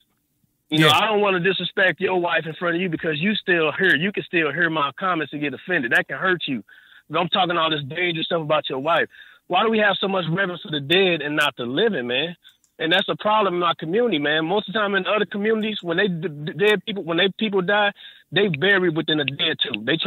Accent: St. Louis, Missouri, United States; What up, man? … I'm from St. Louis, man.

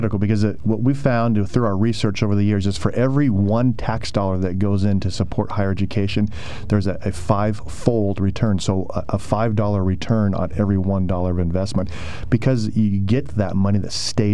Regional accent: Oklahoma, United States; You know, I'm from Oklahoma. I'm a rancher. And we need ag mechanics in Oklahoma.

